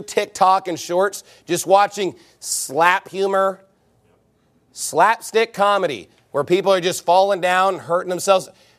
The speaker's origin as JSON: {"language": "English", "region": "the South", "country": "United States", "said": "And look, I'm from the South."}